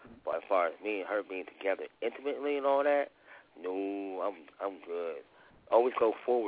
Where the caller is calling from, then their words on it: Pittsburgh, Pennsylvania, United States; This is that fella … I'm calling from Hazelwood Section of Pittsburgh.